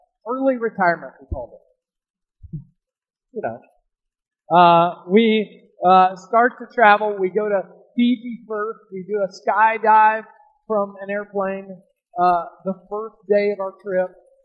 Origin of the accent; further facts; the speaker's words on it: Mississippi, United States; I mentioned that I'm from Mississippi, right?